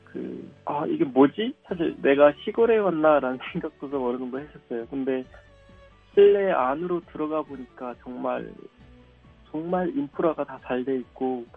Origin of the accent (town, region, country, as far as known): North Korea; born or raised there